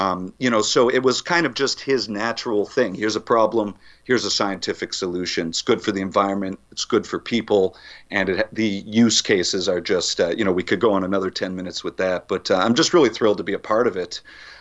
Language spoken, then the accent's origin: English; Vermont, United States; You know, we grew up here in Vermont